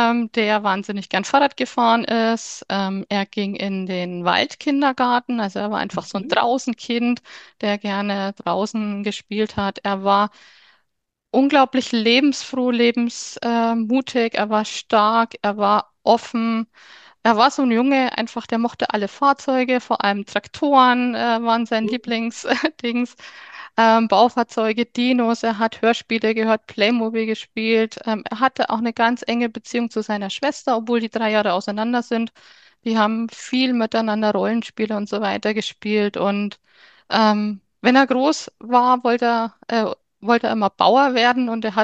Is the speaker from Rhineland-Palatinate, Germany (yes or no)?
no; Chemnat, Bavaria, Germany; ich bin 45 Jahre alt, ich komme aus Chemnat. Das ist ein kleiner Ort in Nordostbayern, so grob gesagt in der Nähe von Bayreuth.